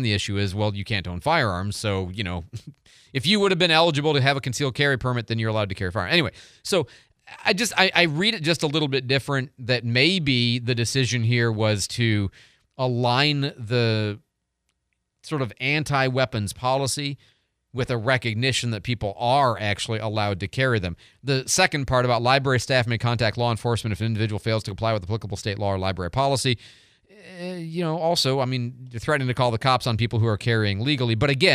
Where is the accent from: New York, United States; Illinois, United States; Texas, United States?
Illinois, United States; Chicago; I'm from the Midwest. I'm from Chicago.